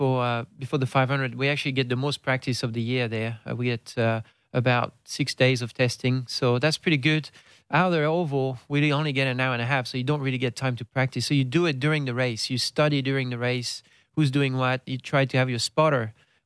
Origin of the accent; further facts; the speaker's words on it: France; English is a second language; 6,000, yeah, in my hometown.